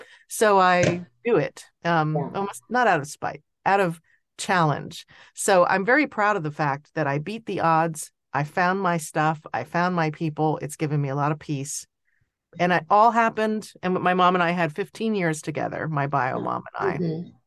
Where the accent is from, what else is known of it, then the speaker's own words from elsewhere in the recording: New Jersey, United States; born there; But I was from I was born in New Jersey, where it's a closed system.